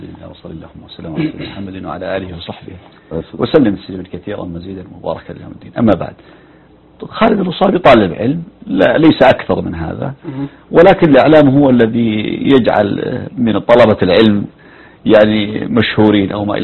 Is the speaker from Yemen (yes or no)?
yes; Wusab al-Ali, Dhamar, Yemen; أنا نشأت في منطقة وصاب العالي، هذه تتبع محافظة ذمار، وبداية طلب العلم على يد الوالد رحمة الله عليه، هو الذي ربانا وأنشأنا